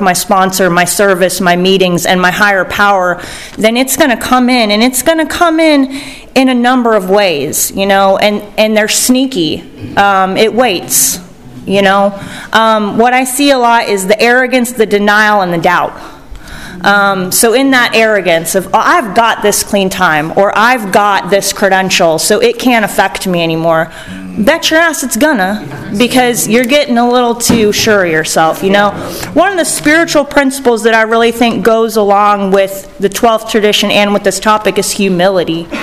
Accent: Branson, Missouri, United States; I am from Branson.

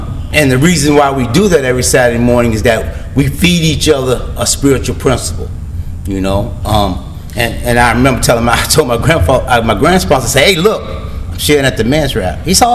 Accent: Bronx, New York, United States; A little background on me. I grew up in the Bronx, New York. I'm 64 years old.

